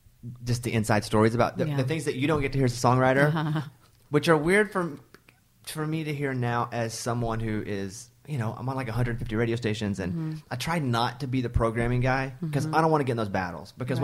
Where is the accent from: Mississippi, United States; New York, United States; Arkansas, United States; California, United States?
Arkansas, United States; Mountain Pine; Well, it's called Mountain Pine, but it's near Hot Springs, which is near Little Rock.